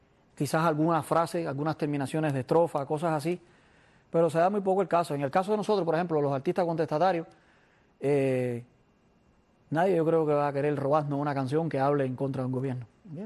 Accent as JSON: {"language": "Spanish", "region": "Villa Clara", "country": "Cuba", "said": "Yo soy de Las Villas."}